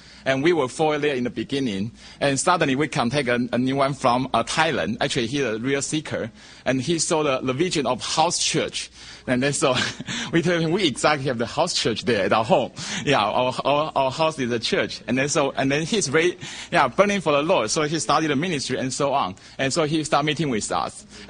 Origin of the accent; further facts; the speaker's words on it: Germany; from Germany, Heidelberg.